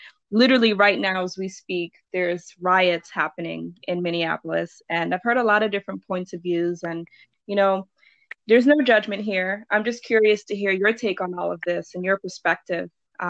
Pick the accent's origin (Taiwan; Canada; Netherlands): Netherlands; growing up in a predominantly white country, I've been around quote unquote friends growing up in Holland